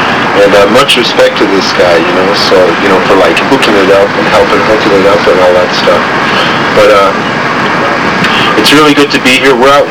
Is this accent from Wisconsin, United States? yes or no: no; Portland, Oregon, United States; And, we're from Portland. and we're called Dignity Village up there.